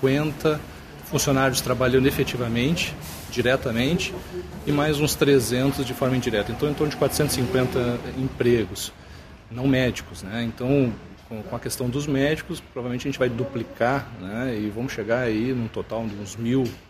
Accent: Rio Grande, Rio Grande do Sul, Brazil; Na verdade, nós somos da cidade do Rio Grande.

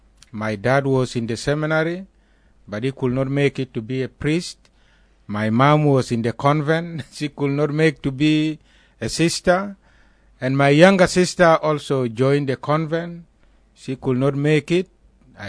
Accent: South Sudan; moved away as an adult; now in Des Moines, United States; I came from South Sudan in 2012 to join the ministry in the Diocese of Des Moines.

